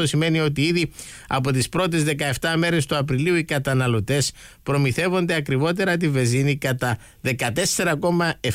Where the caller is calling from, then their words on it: Psimolofou, Nicosia District, Cyprus; είμαι από Ψιμολόφου, περπάτημα και σας ακούω.